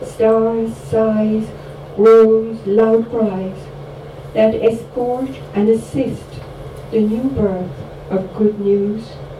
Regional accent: Paris, Île-de-France, France; English is a second language; For me, growing up in Paris, water came from the tap

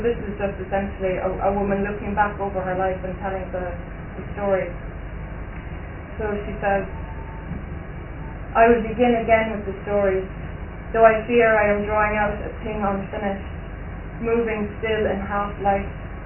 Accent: Munster, Ireland; So I'm from the Vera Peninsula, as Paul says, and there's a rock down there in Ballycrovan Harbour, just looking out over the sea and a few fields

